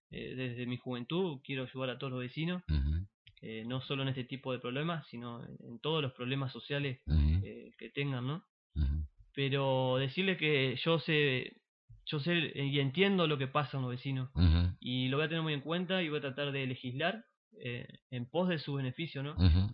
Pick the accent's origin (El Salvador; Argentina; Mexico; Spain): Argentina; Concordia, Entre Ríos; Claro, claro. Más allá de, bueno, que soy de Concordia